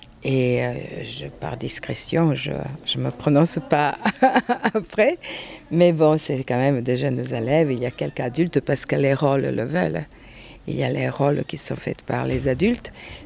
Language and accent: French; Zagreb, City of Zagreb, Croatia; French is a second language; now in Millau, France; Je suis croate, je suis de Zagreb. Ma formation s'est faite à l'Opéra de Zagreb.